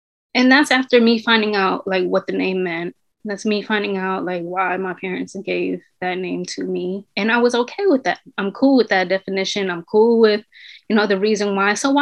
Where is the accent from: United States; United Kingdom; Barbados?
United States; Oakland, California; I grew up in Oakland.